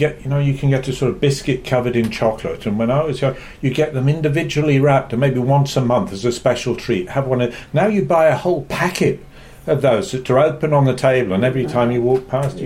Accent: England, United Kingdom; because I grew up in England, and you had rationing during the war

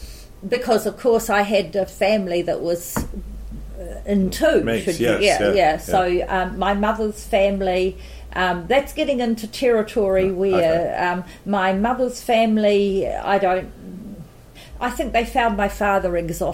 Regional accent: Palmerston North, Manawatū-Whanganui, New Zealand; I was born and raised and educated in Palmerston North.

